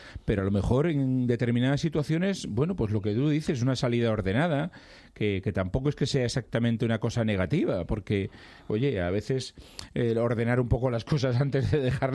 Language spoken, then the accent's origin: Spanish; Galicia, Spain; Yo no quiero llegar ahí porque yo también soy gallego, ¿no?